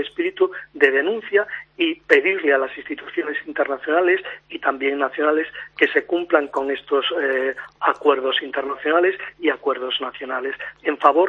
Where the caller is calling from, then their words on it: A Coruña, Galicia, Spain; Yo hablo desde La Coruña.